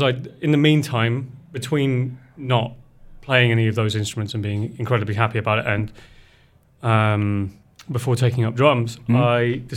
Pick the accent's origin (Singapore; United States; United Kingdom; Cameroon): United Kingdom; England; So I'm English, so I don't have a particularly happy face